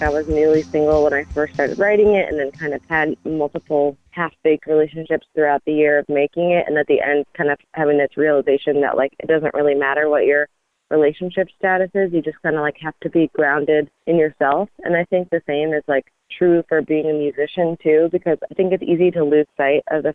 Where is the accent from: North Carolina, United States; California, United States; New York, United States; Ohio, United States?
California, United States; Los Angeles; I'm from Los Angeles. This is my music journey.